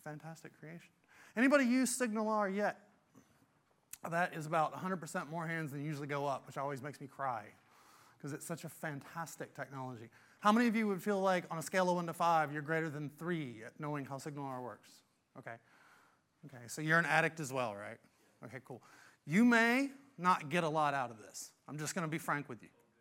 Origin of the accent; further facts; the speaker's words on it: North Carolina, United States; accent: Southern; You can probably hear the accent. I'm originally from North Carolina, Dirty South.